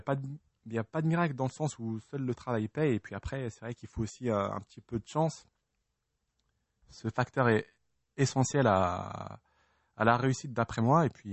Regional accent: Île-de-France, France; born there; Je suis français. Je suis né en France dans le 93, mais non, je suis français.

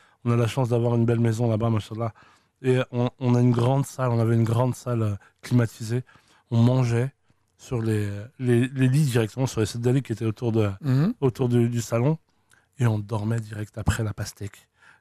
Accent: Tolga, Biskra Province, Algeria; ça reste et ça restera jamais Tolga. Ma ville natale avec mes parents.

